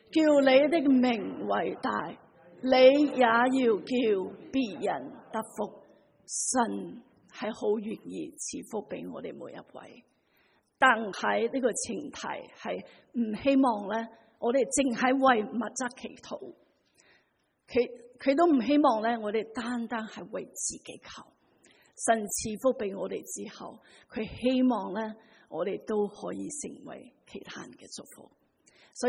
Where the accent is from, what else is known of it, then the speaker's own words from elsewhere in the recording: China; 我哋都知道我哋中国人系一个祈福嘅民族，我哋都好明白